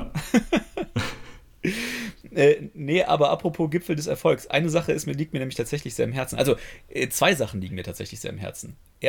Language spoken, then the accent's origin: German; Rhineland-Palatinate, Germany; weil ich bin mittlerweile in meine Heimat gefahren und meine Heimat ist der Westerwald.